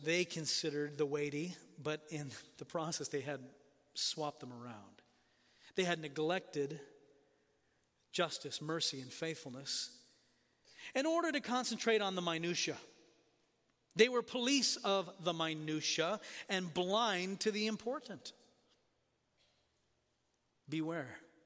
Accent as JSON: {"language": "English", "country": "Tanzania", "tie": "born or raised there", "moved": "yes", "said": "I grew up in Tanzania, and I used to love sailing off the coast."}